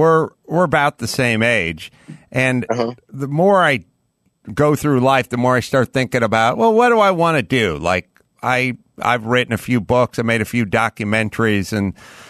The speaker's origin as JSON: {"language": "English", "town": "Los Angeles", "region": "California", "country": "United States", "tie": "born or raised there", "said": "Yeah, I know what it's like when you grow up poor, and I grew up in Los Angeles."}